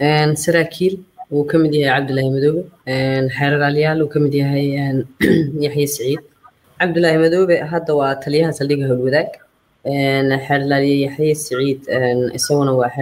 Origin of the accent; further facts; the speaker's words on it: Geneva, Switzerland; waxaan ahay gabar Soomaaliyeed waxaan ahay hooyo waxaan ahay dhalinyaradii dibadda ku soo kortay waxaan ku soo koray magaalada Geneva